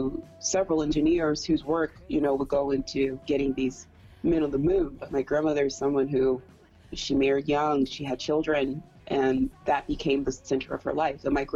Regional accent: Deep South, United States; I had a lot of the same ideas and inclinations that Flannery had growing up in the Deep South and growing up in a highly structured religious community.

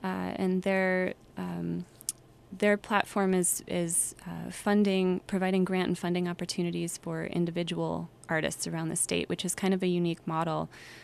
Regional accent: Spokane, Washington, United States; I've been back here in Spokane for about 3 or 4 years now

